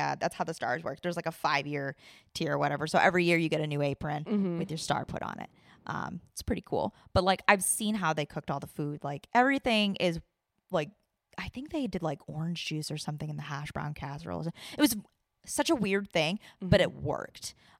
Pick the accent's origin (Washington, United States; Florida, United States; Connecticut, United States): Florida, United States; also born or lived in New York; I wasn't born in Florida.